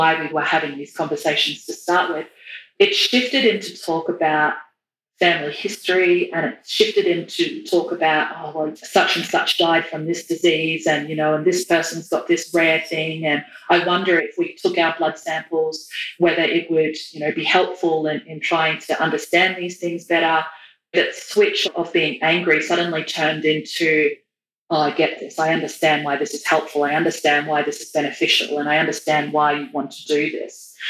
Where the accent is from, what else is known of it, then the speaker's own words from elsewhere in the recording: Yarrabah, Queensland, Australia; So I'm from Yarrabah in Far North Queensland.